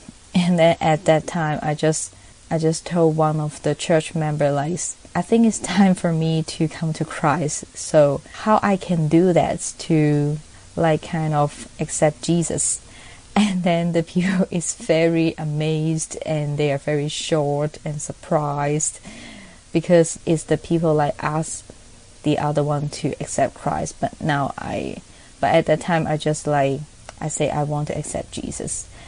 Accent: Hong Kong; and I'm from Hong Kong.

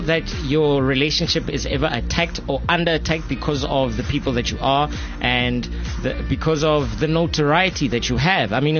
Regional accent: Soweto, Gauteng, South Africa; I grew up in Soweto

